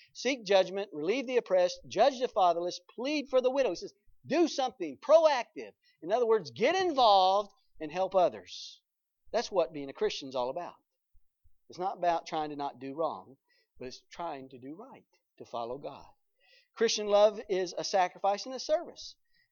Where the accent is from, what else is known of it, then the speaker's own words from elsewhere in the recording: the South, United States; Some of you folks are Yankees. I'm from the South.